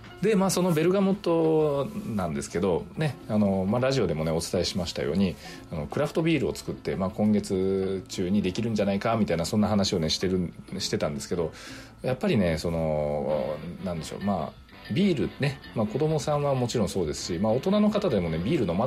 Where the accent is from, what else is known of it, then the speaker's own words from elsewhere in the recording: Nagasaki, Japan; 私がね、まあ、の出身がね長崎県の島原半島の方なんですけど